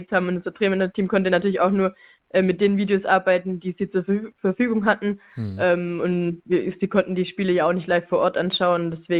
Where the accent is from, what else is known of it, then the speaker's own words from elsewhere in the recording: Swabia, Germany; Ich komme ja auch hier gar nicht von so weit her. Ich komme ja aus dem Schwabenland, fahre 1,5 Stunden zu meinen Eltern